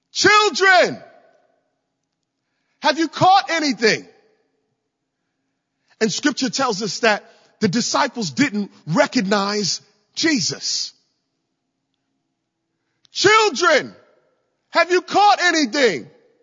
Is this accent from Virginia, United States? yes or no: yes; Virginia, United States; I've got friends still where I grew up in Virginia that are living life in a normal way.